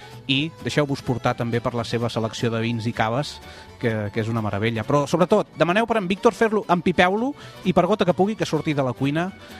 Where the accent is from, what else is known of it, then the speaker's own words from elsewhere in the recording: Girona, Catalonia, Spain; com que sóc gironí, sempre a Girona la fotem pel mig.